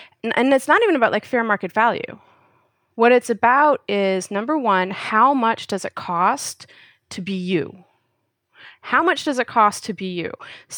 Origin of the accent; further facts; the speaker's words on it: Minnesota, United States; I'm from Minnesota, like I'm a Midwest girl, and you know, we have casserole.